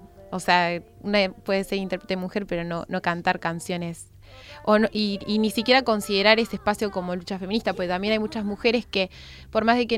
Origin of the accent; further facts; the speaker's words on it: Patagonia, Argentina; Desde Argentina, la Patagonia, súper al sur.